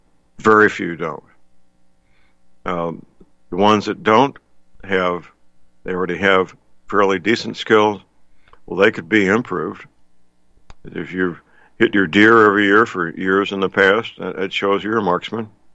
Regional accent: St. Louis, Missouri, United States; Very nice and polite and well-trained men and women in my hometown, St. Louis, not in Manila, Philippines, or India.

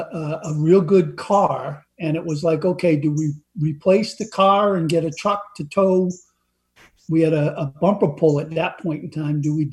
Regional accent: Massachusetts, United States; We both grew up in Massachusetts.

